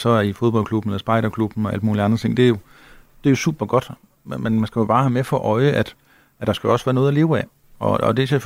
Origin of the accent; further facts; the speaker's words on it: Ringkøbing-Skjern, Central Denmark Region, Denmark; jeg er jo selv født og opvokset i Ringkøbing Skjern